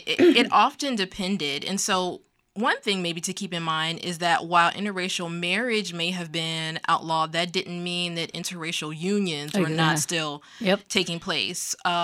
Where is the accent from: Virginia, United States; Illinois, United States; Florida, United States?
Virginia, United States; I'm also Southerner. I'm from Virginia originally.